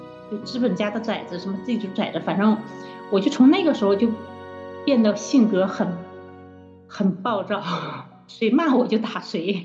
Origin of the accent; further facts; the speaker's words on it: Hulunbuir, Inner Mongolia, China; 对，我是在那边出生长大的。